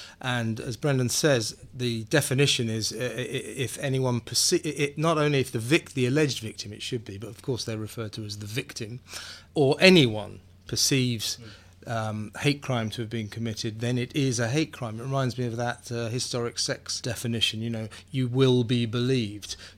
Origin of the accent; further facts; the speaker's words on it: London, United Kingdom; I am from London